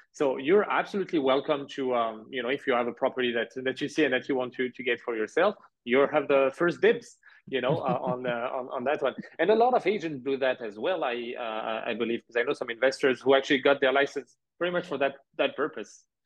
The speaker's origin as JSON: {"language": "English", "country": "France", "tie": "born or raised there", "lives_now": "Canada", "said": "When I moved back to Canada from France, so I grew up in France, as you mentioned, I moved in 2014"}